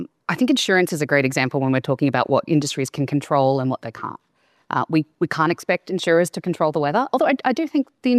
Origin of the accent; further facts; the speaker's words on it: Shepparton, Victoria, Australia; It covers my hometown of Shepparton.